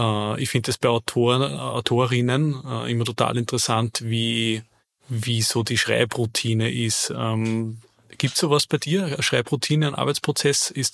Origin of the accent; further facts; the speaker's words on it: Upper Austria, Austria; Ich bin Oberösterreicher.